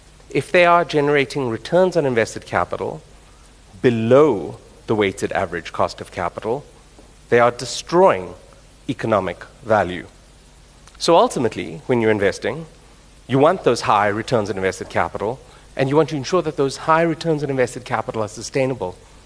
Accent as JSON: {"language": "English", "country": "South Africa", "said": "And interestingly, and especially as South African investors exposed to the composition of market we are"}